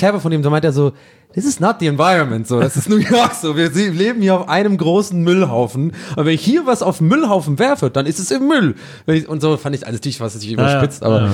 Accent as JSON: {"language": "German", "town": "Tübingen", "region": "Baden-Württemberg", "country": "Germany", "tie": "born or raised there", "lives_now": "Berlin, Germany", "said": "bei uns in Tübingen gab es diese Komposthaufen. Gab es dann oft auch es gibt so eine Hochhaussiedlung, die bei mir in der Nähe war, wo ich aufgewachsen bin"}